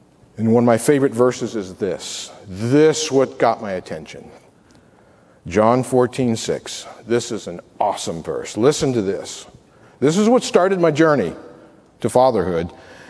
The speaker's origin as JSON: {"language": "English", "region": "Virginia", "country": "United States", "tie": "born or raised there", "said": "What if it's a snake or copperheads where I grew up in Virginia? There's lots of those around."}